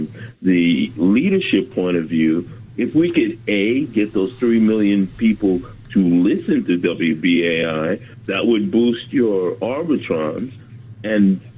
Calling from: Bronx, New York, United States; Bronx, New York.

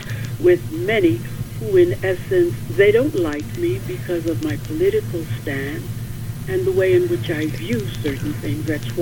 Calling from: New York, United States; Long Island.

